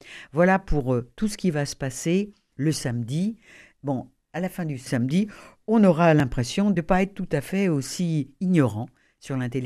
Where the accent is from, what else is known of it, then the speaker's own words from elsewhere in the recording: Toulouse, Occitanie, France; puisque je suis toulousaine et que je serai là-bas